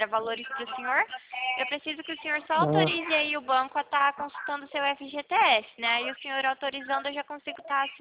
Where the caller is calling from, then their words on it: Presidente Prudente, São Paulo, Brazil; Eu sou aqui de Presidente Prudente